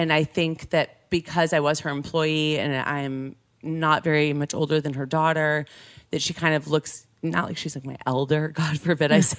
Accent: Michigan, United States; I grew up in Michigan. Like we didn't have a lot of money.

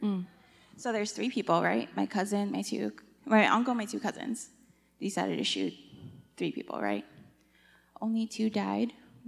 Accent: Waianae, Hawaii, United States; I'm from Waianae.

